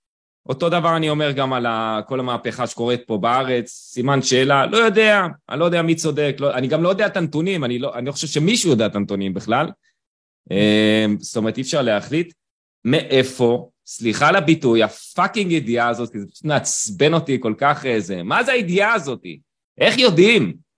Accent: Eilot, Southern District, Israel; אני גדלתי בבית, קיבוצניקי, אפרופו, אני גדלתי באילות, ליד אילת.

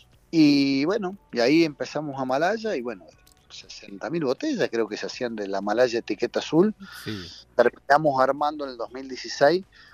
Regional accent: San Juan, Argentina; born there; Sí, soy nacido en San Juan. Después, bueno, esas cosas de la vida, que me fui a estudiar a Francia, trabajé un poco allá.

